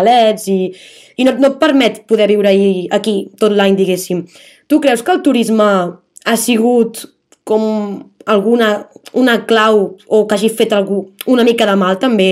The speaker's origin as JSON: {"language": "Catalan", "town": "Palafrugell", "region": "Catalonia", "country": "Spain", "said": "sóc d'un poble, sóc de Palafrugell i és molt turístic."}